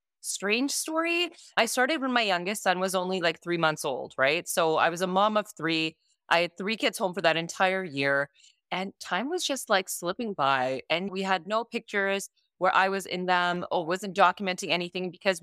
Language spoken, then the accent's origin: English; Canada; born there; Yeah, I was born in Canada.